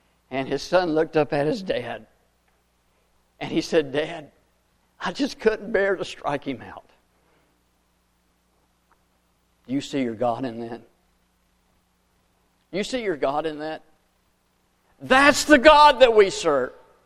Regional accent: Jacksonville, Florida, United States; I enjoy hearing an old-time preacher I've heard growing up in Jacksonville a number of times, Harold Clayton out of Texas.

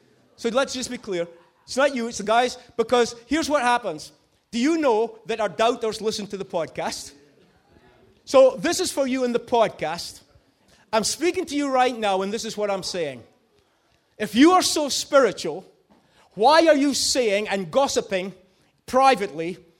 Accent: Peterhead, Scotland, United Kingdom; Yes, we're from Peterhead.

